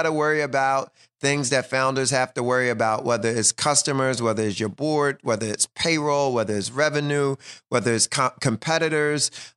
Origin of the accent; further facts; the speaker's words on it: Philadelphia, Pennsylvania, United States; You know, we come from West Philly. In our neighborhood, you went to sleep the gunshots, you know, mm-hmm. regularly. So, you know, it was things growing up that you just had to be tough.